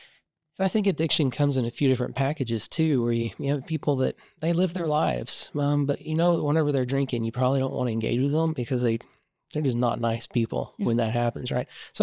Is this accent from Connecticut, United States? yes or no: no; Oklahoma, United States; also born or lived in St. Louis, United States; I'm from this area. I'm from Oklahoma. I'm from Oklahoma originally. Born and raised here. I moved away for about 20 years, moved to St. Louis.